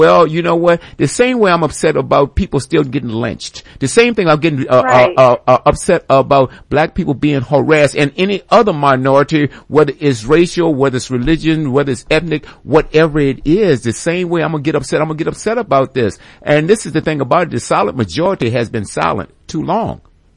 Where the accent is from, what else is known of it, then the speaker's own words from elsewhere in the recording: Virginia, United States; The problem, like in Virginia, which is my home state.